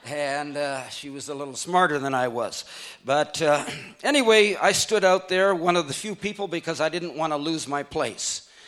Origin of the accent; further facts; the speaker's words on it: India; I was born and raised in India because that's where my parents were missionaries.